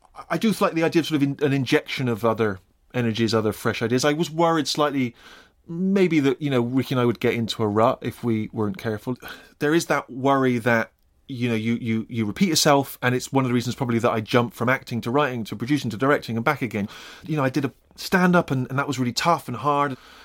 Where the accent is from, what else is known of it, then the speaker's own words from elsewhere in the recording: United Kingdom; And that just seemed like so much part of life, and particularly kind of being British.